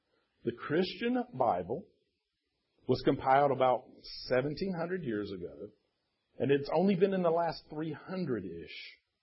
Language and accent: English; United States; As an American, I find it repulsive and dangerous.